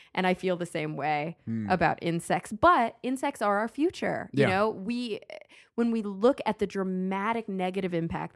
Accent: Texas, United States; I'm a Texan. I'm learning. I eat a lot of meat.

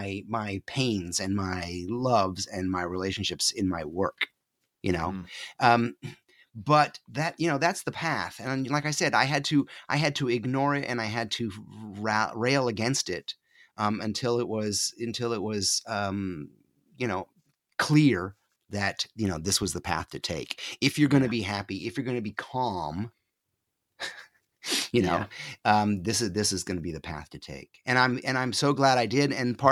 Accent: New York, United States; But I did get accepted to the university in my hometown, State University of New York.

